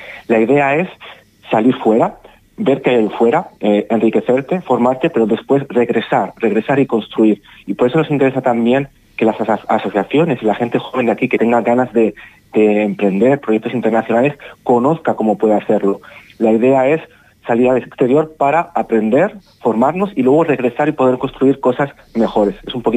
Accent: Zaragoza, Aragon, Spain; moved away; se cumplen 10 años que yo me fui de casa. Yo soy de Zaragoza y todavía no he vuelto

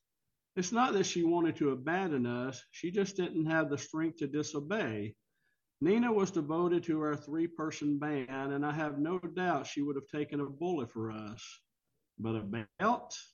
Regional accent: Alabama, United States; When I was a kid growing up on Sand Mountain in the northeast corner of Alabama, we were always followed by a black car with men in black suits.

